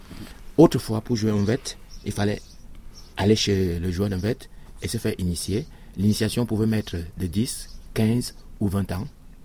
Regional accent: Cameroon; C'est au Cameroun que j'ai appris à faire du théâtre. Le conte, je l'ai aussi appris à faire au Cameroun. Et la musique, j'ai appris à faire au Cameroun.

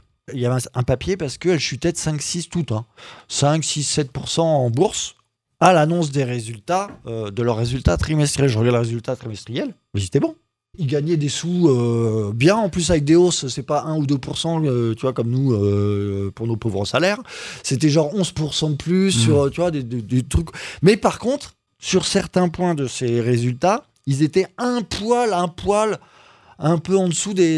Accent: France; Chez nous, en France

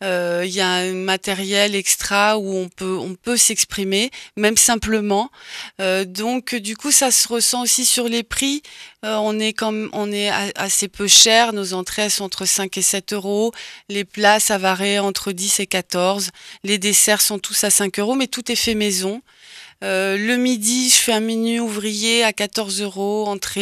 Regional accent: Paris, Île-de-France, France; born there; une grande partie de ma famille est parisienne. Je suis née à Paris. Donc, j'ai alterné depuis toute petite entre là-haut et le sud.

